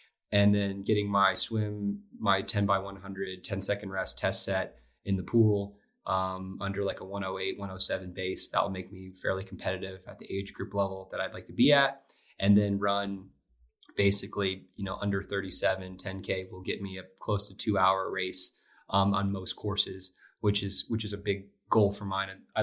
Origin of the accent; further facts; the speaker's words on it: Florida, United States; And yeah, so I grew up in the Keys. Kind of was a water bug. Grew up spearfishing.